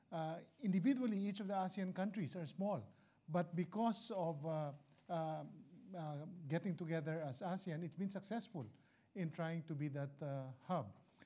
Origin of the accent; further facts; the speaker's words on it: Philippines; in my home country, I'm glad that the current administration is continuing to reform